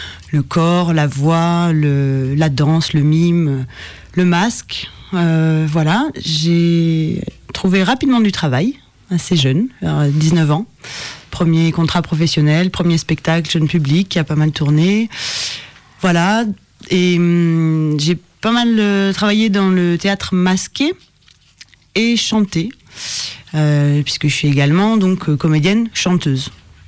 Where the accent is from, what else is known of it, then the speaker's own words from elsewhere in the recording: Occitanie, France; now in Grenoble, France; je suis originaire du Lot, et puis donc j'ai été en Isère à Grenoble, et puis un peu à Saint-Étienne, et puis je suis de retour à Grenoble, parce que les montagnes, c'est vraiment trop beau.